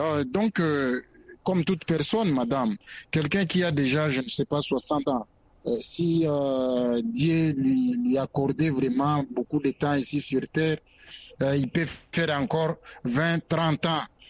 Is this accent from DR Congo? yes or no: yes; DR Congo; ici chez nous en RDC